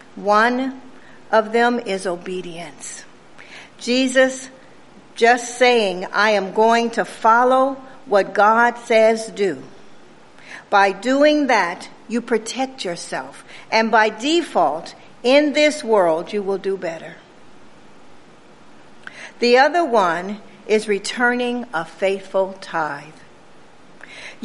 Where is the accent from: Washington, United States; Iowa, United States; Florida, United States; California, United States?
California, United States; Compton; also born or lived in Watts; We started out in Watts, one of the poorest areas of Southern California. And we were raised in Compton, which was just a step above that.